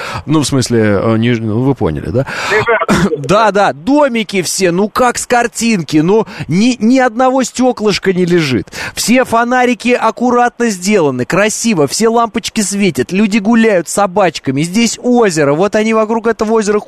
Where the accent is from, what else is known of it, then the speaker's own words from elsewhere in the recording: Oral, West Kazakhstan Region, Kazakhstan; born there; Хоть я и родился в Казахстане, но я родился в Уральске